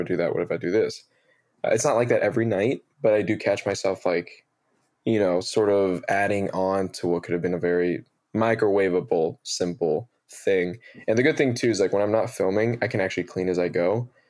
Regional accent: Oregon, United States; I grew up in near Portland, Oregon, and it was like a lot of, you know, white kids.

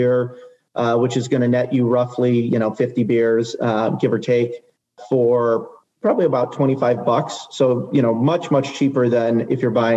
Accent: Michigan, United States

